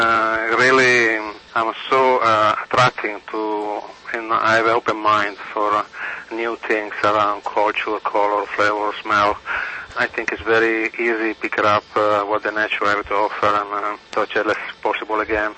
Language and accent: English; Turin, Piedmont, Italy; Yes, I'm from Torino, Italy.